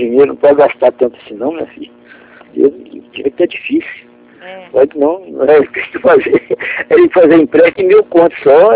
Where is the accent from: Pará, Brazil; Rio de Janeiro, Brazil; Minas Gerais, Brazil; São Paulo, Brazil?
Rio de Janeiro, Brazil; eu sou do Rio de Janeiro, mas eu tenho em Minas, sabe?